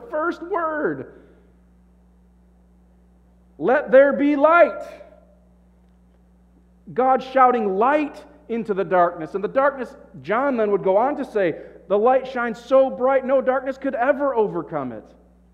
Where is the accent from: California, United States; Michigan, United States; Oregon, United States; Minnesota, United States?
Michigan, United States; So I grew up in West Michigan.